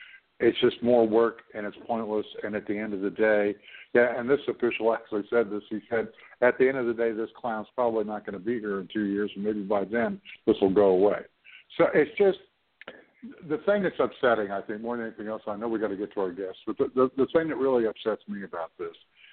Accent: Canada; and I'm not American, you know that, I'm Canadian.

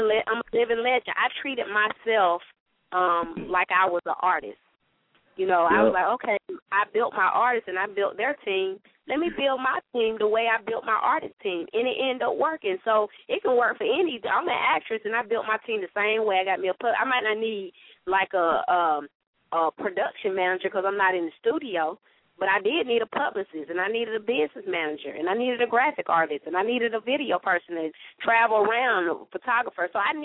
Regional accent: Athens, Georgia, United States; I'm from Athens. I came from the hood, the streets of Nelly B is my hood, you know. I came from the streets.

